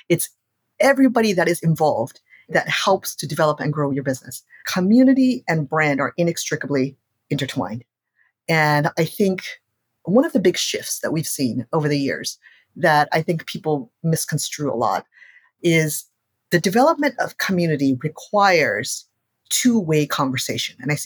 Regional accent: Hawaii, United States; I moved back to my hometown of Hawaii.

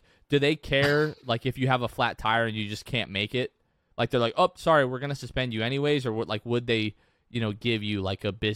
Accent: Northeast, United States; accent: northeastern; That's my northeastern accent coming out.

